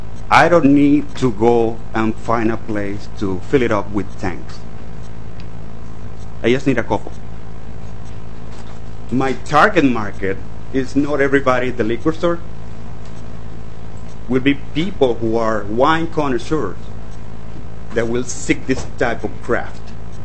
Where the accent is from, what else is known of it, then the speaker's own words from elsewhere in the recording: Venezuela; moved away as an adult; now in Minnesota, United States; I'm a winemaker by tradition, by heart. I'm Italian, Venezuelan.